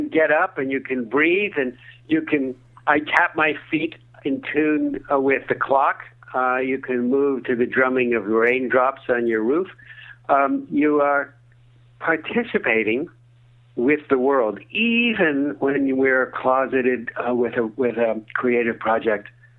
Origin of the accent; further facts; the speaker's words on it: Canada; I'm Canadian.